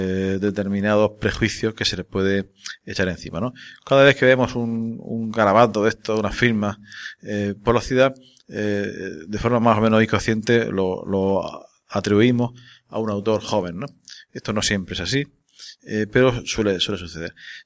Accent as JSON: {"language": "Spanish", "region": "Region of Murcia", "country": "Spain", "said": "nada tiene que ver con nuestra actitud como murcianos"}